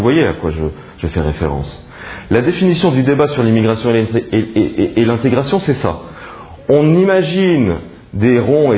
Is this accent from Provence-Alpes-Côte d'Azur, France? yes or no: yes; Martigues, Provence-Alpes-Côte d'Azur, France; Et si je viens de Paris, je vais vous dire, oui, c'est vrai, mais moi, je viens de Martigues. Et franchement, je ne suis pas parisien.